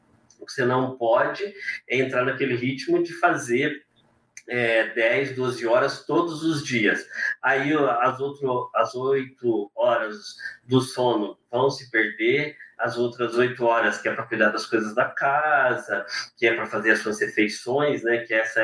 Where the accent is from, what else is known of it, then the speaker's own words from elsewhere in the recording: Maringá, Paraná, Brazil; a minha mãe mora em Maringá, sou de Maringá, né? Moro aqui há muitos anos, mas sou de Maringá.